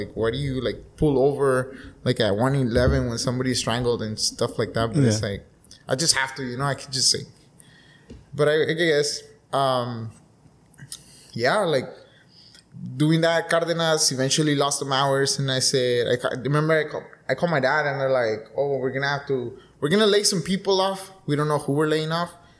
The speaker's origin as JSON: {"language": "English", "town": "Calexico", "region": "California", "country": "United States", "tie": "born or raised there", "said": "Well, I grew up here in Calexico, well, in the border, you know, some parts of L.A., and you know, graduated from Calexico High, 14."}